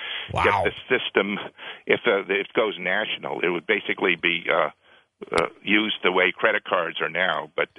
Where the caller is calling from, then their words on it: Arlington, United States; from Arlington.